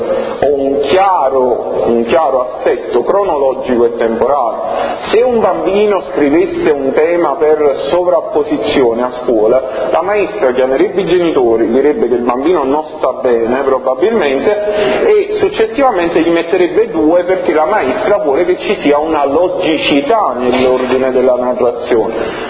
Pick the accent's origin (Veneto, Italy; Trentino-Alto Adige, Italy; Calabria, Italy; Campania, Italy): Campania, Italy; Naples; Vabbè, noi siamo napoletani